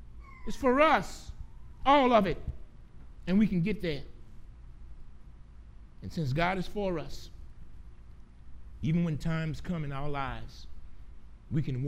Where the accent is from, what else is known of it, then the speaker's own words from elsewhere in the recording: Gramercy, Louisiana, United States; Because me, you're going to give me that Baron smoked sausage on a Friday. I'm from Gramercy.